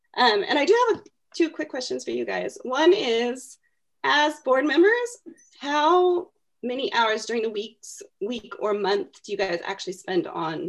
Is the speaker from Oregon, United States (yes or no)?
yes; Oregon, United States; He was a head acquisitions librarian at the University of Oregon, I'm from Oregon.